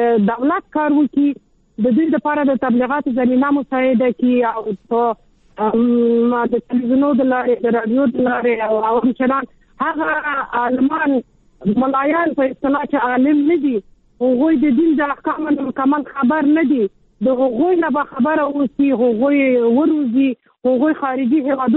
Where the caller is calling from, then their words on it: Kabul, Afghanistan; د کابل ښار یو تن اوسېدونکی یم.